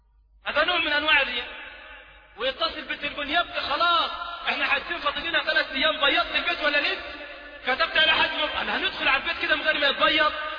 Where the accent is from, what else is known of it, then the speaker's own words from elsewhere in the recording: Egypt; وهذا يذكرني ببعض الناس عندنا في مصر